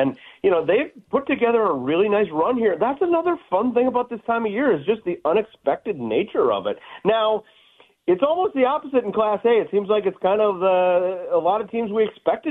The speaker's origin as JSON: {"language": "English", "town": "Warroad", "region": "Minnesota", "country": "United States", "tie": "born or raised there", "said": "well, you know, it's my hometown, and I know those folks well."}